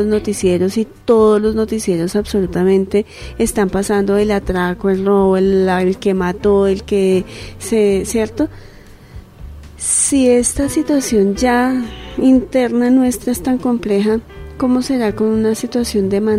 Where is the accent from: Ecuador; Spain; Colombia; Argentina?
Colombia; nosotros también hoy como colombianos